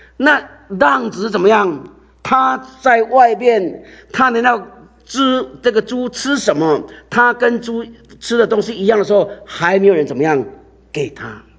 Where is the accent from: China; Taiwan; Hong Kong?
Taiwan; 我长大的时候，我在乡下长大的，在台湾的时候，我家养猪。